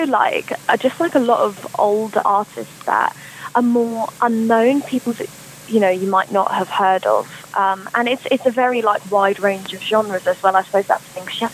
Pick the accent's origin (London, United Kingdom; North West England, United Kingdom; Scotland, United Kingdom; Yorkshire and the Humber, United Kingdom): London, United Kingdom; now in Woodbridge, United Kingdom; I'm a singer-songwriter. I grew up in London and moved to Woodbridge in Suffolk about 3 years ago now.